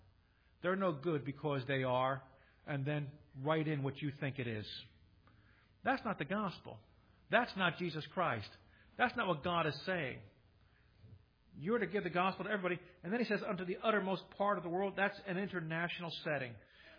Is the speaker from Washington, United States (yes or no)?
no; Kearny, New Jersey, United States; Growing up in Kearney was predominantly, in my day and time, when I was a boy, was a Scottish-Irish community with the Polish and Italian mixed in here. But it was predominantly Scottish.